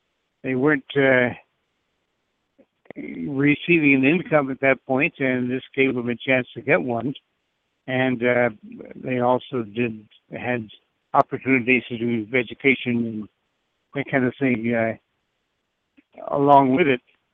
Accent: Little Rock, Arkansas, United States; I'm from Little Rock, Arkansas, originally, and I went to Little Rock Central High School during the desegregation years, and watched riots going on outside my homeroom window

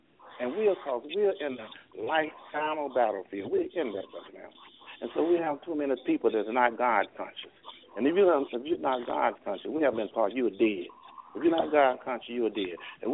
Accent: the South, United States; I'm from the South, she would not tolerate me hanging out with a kid

